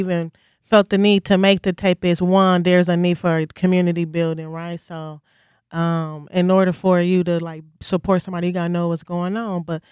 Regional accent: Milwaukee, Wisconsin, United States; owner and operator of Faux Walkie. I'm born and raised in Milwaukee

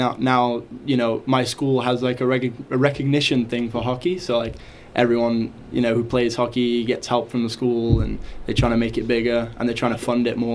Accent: Telford, West Midlands, United Kingdom; I'm from England. Place called Telford in England.

